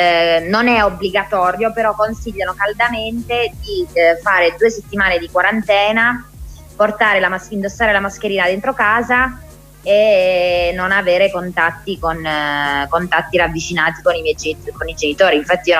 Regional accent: Atri, Abruzzo, Italy; poi sono tornata in Abruzzo, ho preso altre due coincidenze per tornare ad Atri, che è il mio paesino

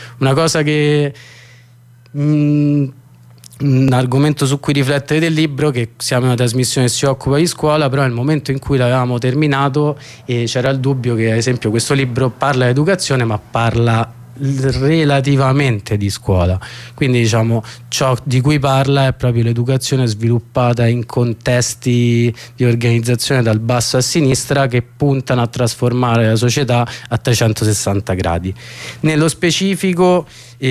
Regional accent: Rome, Lazio, Italy; Noi io che sono di Roma, a volte è difficile pensarsi fuori dalla città

